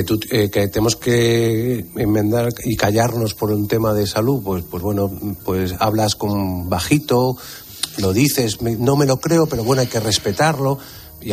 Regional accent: Andalusia, Spain; en cualquier localidad andaluza, en mi tierra, en Cádiz

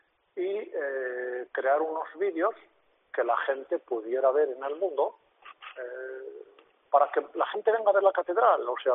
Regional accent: Asturias, Spain; A ver, yo soy asturiano, ¿vale? He vivido 24 años fuera de Asturias. Y he estado viviendo, pues, los últimos 14 años hasta jubilarme, estuve viviendo la mayor parte del tiempo fuera de España.

